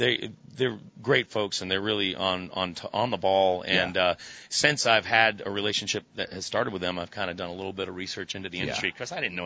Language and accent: English; New England, United States; So I am being originally from New England.